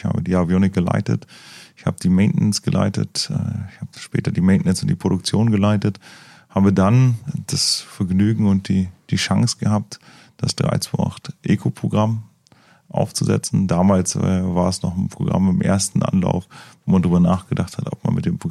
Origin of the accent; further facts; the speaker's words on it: Wolfenbüttel, Lower Saxony, Germany; Nee, ich komme aus Niedersachsen.